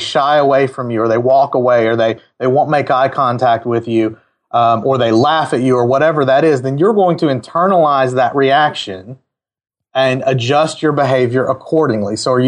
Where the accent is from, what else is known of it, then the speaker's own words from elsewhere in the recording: Mississippi, United States; Yeah, so I am originally from Mississippi. I've lived here most of my life outside of a few years.